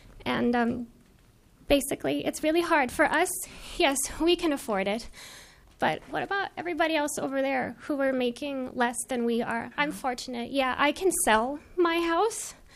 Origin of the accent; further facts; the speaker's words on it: Canada; because I'm Canadian by origin.